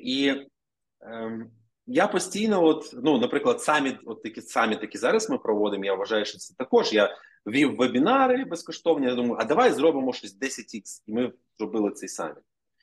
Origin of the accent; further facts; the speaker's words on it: Ovruch, Zhytomyr Oblast, Ukraine; now in Kyiv, Ukraine; Потім, коли я переїхав в Київ, я з Овруча, я зрозумів, що мені треба гроші, бо до цього я жив з батьками